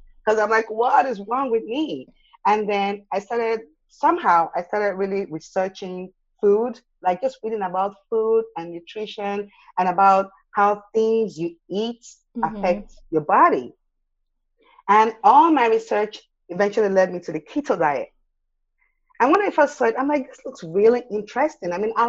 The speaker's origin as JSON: {"language": "English", "country": "Nigeria", "tie": "born or raised there", "said": "when I was a kid growing up in Nigeria"}